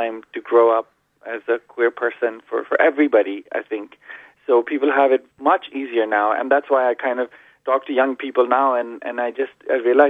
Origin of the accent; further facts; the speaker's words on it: Pakistan; moved away; also born or lived in Canada; growing up in Pakistan, you only wake up once you 15, you just know nothing, you know.